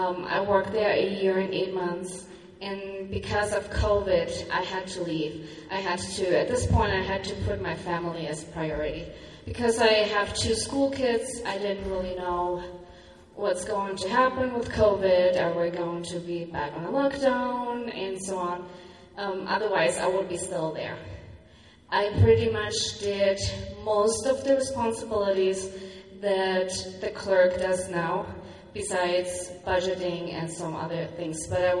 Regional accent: Germany; English is a second language; moved away as an adult; now in Buffalo, United States; I'm originally from Germany. I came here in 2010 when my husband left the military, and we made Wyoming, especially Buffalo, our home.

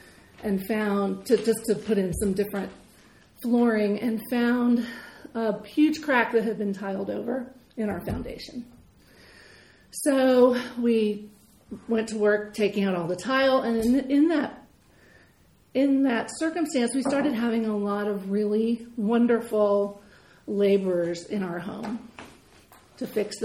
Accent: Wyoming, United States; I'm from Fremont County, so that's easier.

